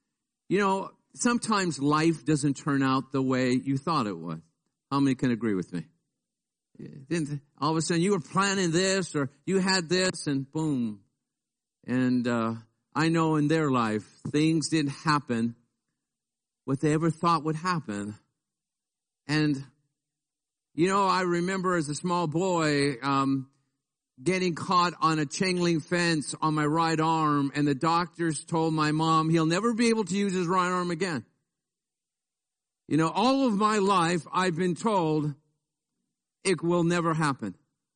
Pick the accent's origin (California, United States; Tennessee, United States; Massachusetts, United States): California, United States; Pacoima; Now, you have to be from Pacoima to tell that story. And I am from Pacoima. And there my grandparents, who my grandpa who came from Mexico, found Christ in a tent crusade.